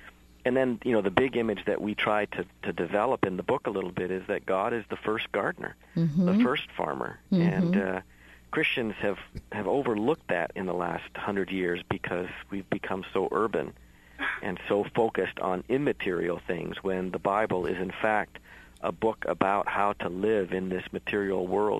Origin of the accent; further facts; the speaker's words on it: Western Canada, Canada; I grew up farming in Western Canada